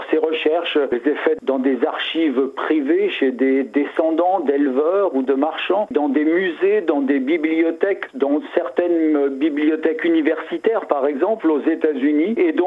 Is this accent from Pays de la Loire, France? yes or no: yes; Mamers, Pays de la Loire, France; puisque moi je suis de Mamers